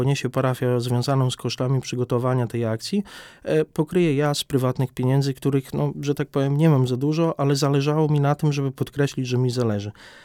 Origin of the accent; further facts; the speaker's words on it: Białystok, Podlaskie Voivodeship, Poland; Dla nas na Podlasiu, ponieważ ja jestem z Białegostoku, rodziłem się w Białymstoku, to jest coś oczywistego.